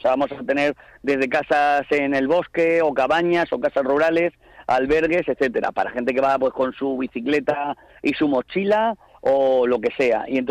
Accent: Region of Murcia, Spain; moved away as an adult; now in Pantín, Spain; Sí, yo soy de Murcia, pero me vine a Galicia hace 3 años con mi mujer

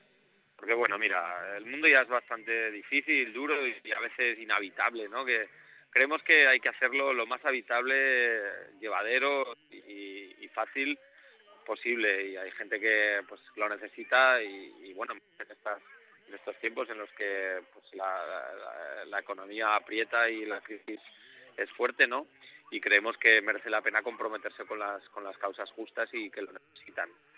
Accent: Zaragoza, Aragon, Spain; Sí, somos de Zaragoza, somos maños. Somos maños

